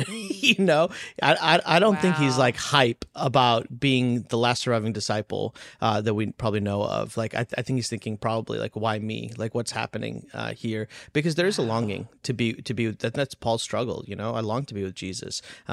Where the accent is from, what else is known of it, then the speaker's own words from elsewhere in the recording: India; now in United States; I'm Indian. I don't know if you knew that, Annie. I'm Indian, like from India. My parents immigrated here.